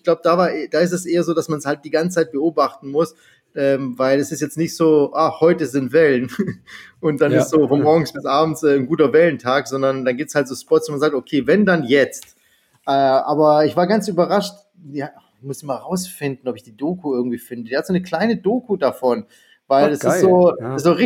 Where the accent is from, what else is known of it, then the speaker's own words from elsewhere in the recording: Germany; born there; Aber geboren bin ich in Deutschland.